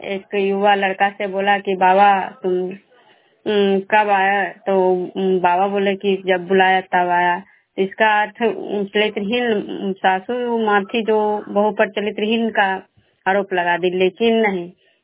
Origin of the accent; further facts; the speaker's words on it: Bishnupur, Bihar, India; मैं विष्णुपुर ग्राम खजरा पंचायत नालंदा जिला नवनसा प्रखंड के निवासी हूँ।